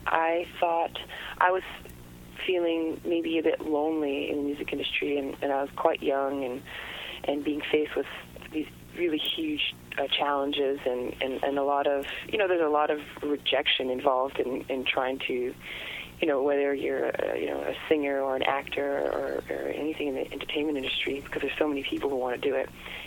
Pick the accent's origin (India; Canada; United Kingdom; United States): Canada; Montreal, Quebec; I am from Montreal, from a bilingual family, and I grew up going to school in French in high school, and I went to college in English, so I definitely have both of those cultural backgrounds in me, and they're both important.